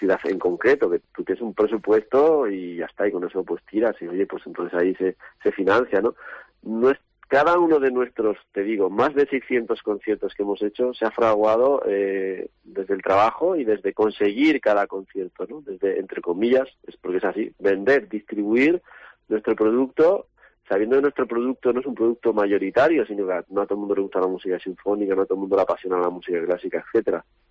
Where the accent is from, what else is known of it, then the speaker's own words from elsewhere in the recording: Villahermosa, Spain; hasta el mío, que soy de Villahermosa, es pequeñito, tiene una banda centenaria